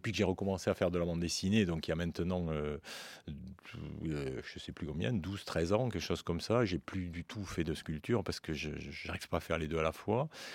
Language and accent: French; Montauban, Occitanie, France; born there; toujours Montauban. Il faut dire que c'est ma ville natale.